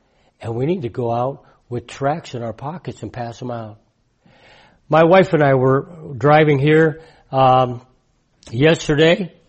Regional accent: United States; I'm an American.

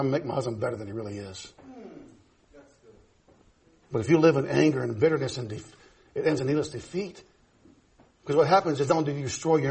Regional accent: Midwest, United States; I'm a country boy, born and bred in the Midwest.

